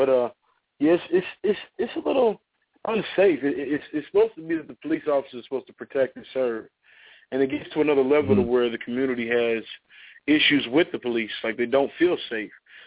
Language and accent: English; Kansas City, Missouri, United States; I'm actually from Kansas City, Missouri.